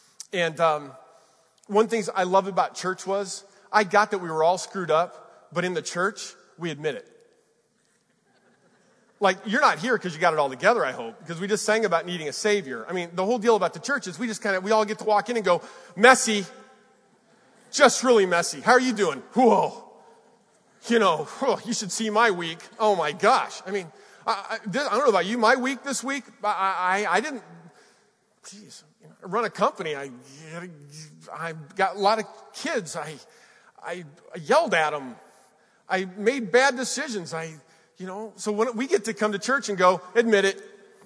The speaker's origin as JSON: {"language": "English", "region": "Colorado", "country": "United States", "said": "You know, I'm from Colorado. We haven't won a football game in like 20 years, so I'm thinking, go Buffs."}